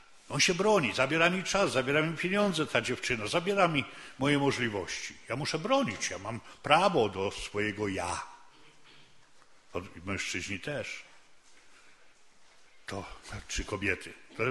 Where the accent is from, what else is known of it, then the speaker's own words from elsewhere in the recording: Czarny Dunajec, Lesser Poland, Poland; Ja pochodzę tu z tych stron, trochę bardziej w stronę Nowego Targu, Czarnego Dunajca. Tam się urodziłem.